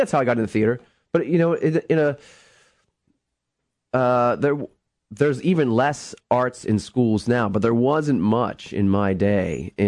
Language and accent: English; Pennsylvania, United States; In central Pennsylvania, mm-hmm. South Central PA.